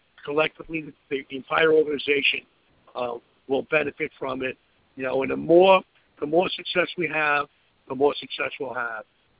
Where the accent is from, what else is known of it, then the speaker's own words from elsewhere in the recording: Florida, United States; I'm from Florida to California to Utah